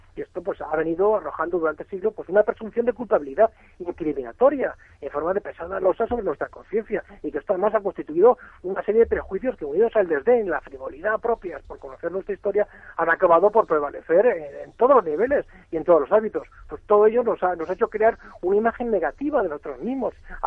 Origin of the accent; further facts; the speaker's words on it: Spain; los españoles somos los europeos que, en comparación con la mayoría de nuestros vecinos, somos menos prácticos, además de ser peores comunicadores